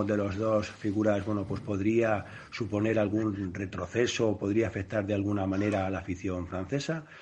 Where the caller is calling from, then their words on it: Madrid, Community of Madrid, Spain; de Madrid.